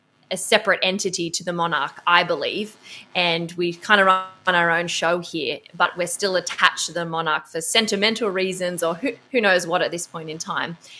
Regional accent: Australia; One, because I'm Australian and I'm technically part of the monarch

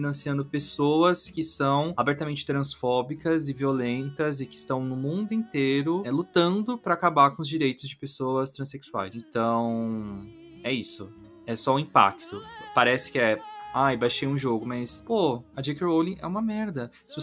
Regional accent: Brazil; eu sou muito brasileiro mesmo, né? Todo mundo olha pra mim e fala, ei, brasileiro.

